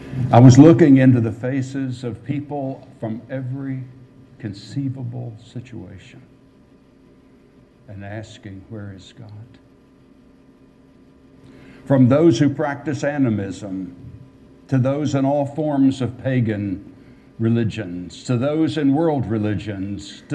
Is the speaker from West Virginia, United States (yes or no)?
yes; West Virginia, United States; moved away as an adult; also born or lived in Arkansas; I was born and reared in West Virginia. Made my way to Fried Hardeman College, and then to Harding College, and then to Northeast Arkansas for 10 years in the 60s